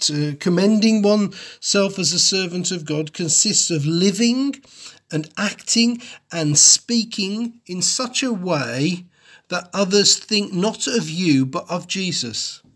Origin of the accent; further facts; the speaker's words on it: Wolverhampton, West Midlands, United Kingdom; born there; I was born in Wolverhampton, amongst a very diverse and mixed race community.